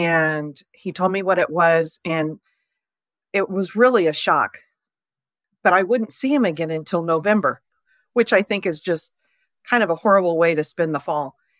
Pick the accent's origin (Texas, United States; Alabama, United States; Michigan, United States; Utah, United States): Texas, United States; accent: Texas; moved away; also born or lived in California / Guadalajara, Mexico; I grew up in West Texas for a large part of it, and then went to California, which dead end my Texas accent. For a long time, people couldn't figure out where I was from. And I'd say Texas, they go, no way.